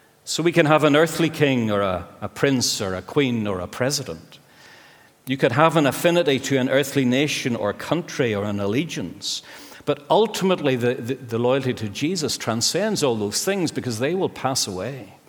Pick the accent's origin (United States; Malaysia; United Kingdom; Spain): United Kingdom; I'm British. I'm unionist.